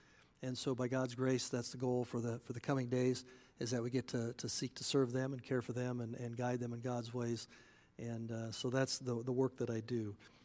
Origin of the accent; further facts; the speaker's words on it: Nebraska, United States; also born or lived in Indiana; Just to give you a little bit of background, I'm originally from Nebraska. I was a farm kid there.